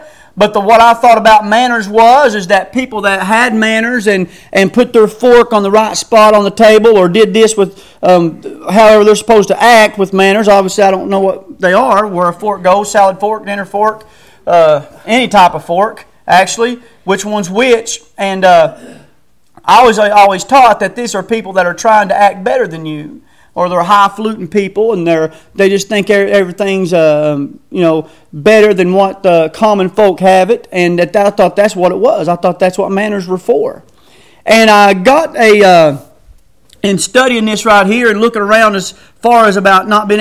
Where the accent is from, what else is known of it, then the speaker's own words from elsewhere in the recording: United States; Now, as a growing up in America here, and you sit there and you begin to listen, your mind is shaped by your environment